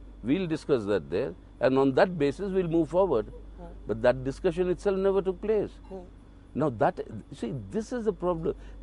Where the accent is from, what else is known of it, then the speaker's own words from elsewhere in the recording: India; I, as an Indian parliamentarian, saying that I'm willing to talk to anybody